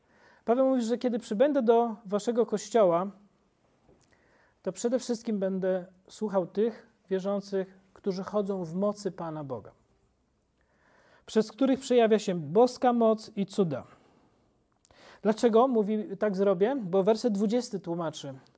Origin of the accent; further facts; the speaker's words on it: Giżycko, Warmian-Masurian Voivodeship, Poland; jest w takiej miejscowości jak my, z Giżycka